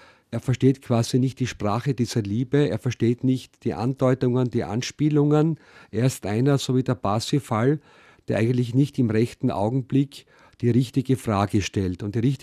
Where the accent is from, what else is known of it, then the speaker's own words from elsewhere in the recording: Styria, Austria; now in Vienna, Austria; ein gebürtiger Steirer, lebe seit den Anfang der 90er Jahre in Wien